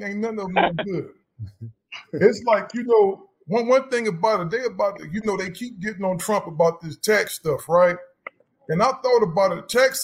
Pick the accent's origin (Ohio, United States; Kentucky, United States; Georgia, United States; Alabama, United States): Ohio, United States; Cleveland; I'm originally from Cleveland, Ohio.